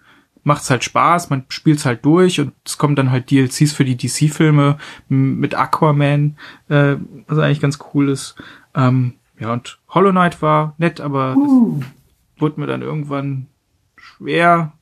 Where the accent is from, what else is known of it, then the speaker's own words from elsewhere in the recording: Mecklenburg-Vorpommern, Germany; die ich aus meiner Heimat Mecklenburg-Vorpommern kenne.